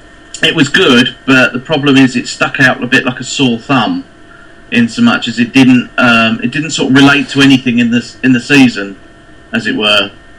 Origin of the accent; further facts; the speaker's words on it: United Kingdom; There's something obviously about being British, then we're just a bit more picky.